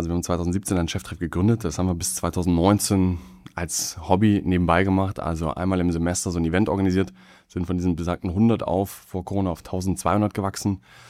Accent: Hamburg, Germany; 30 Jahre alt, gebürtiger Hamburger, in einem kleinen nahe außerhalb aufgewachsen

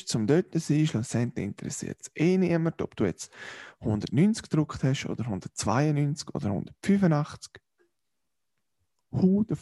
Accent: Switzerland; als Schweizer

